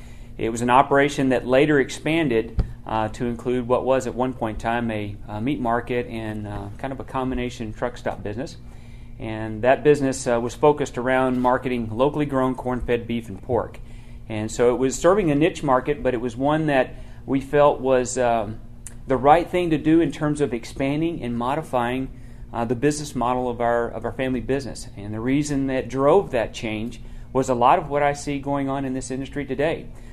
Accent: Uvalde, Texas, United States; I was born and raised in Uvalde, Texas, which is in the southwest area of the state, about 70 miles west of San Antonio. So real close to the Mexico border.

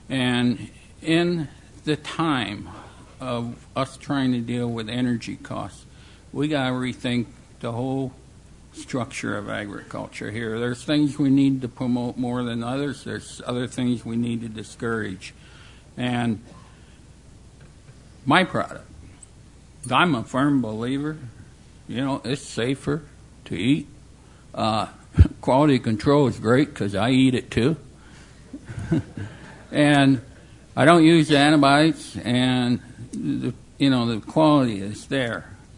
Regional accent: Iowa, United States; And, you know, I'm from Iowa.

